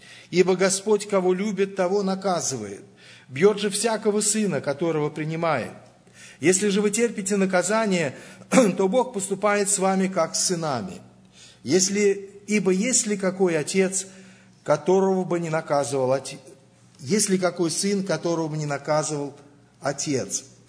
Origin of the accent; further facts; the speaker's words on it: Samara, Samara Oblast, Russia; я из Самарии, то есть из Самары, это Волга.